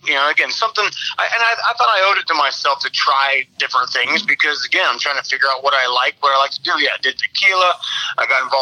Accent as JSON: {"language": "English", "town": "Dent", "region": "Ohio", "country": "United States", "tie": "born or raised there", "said": "I grew up in Dent, which is right in the heart of Green Township and where I spent most of my life"}